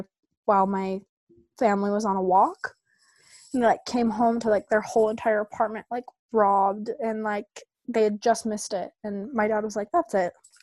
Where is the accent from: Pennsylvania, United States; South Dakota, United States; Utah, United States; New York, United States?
Utah, United States; Centerville; So I am from Utah. I was born and raised here in Centerville.